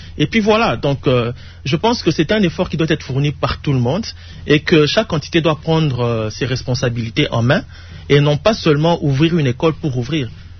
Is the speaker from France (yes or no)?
no; DR Congo; comme nous constatons chez nous en RDC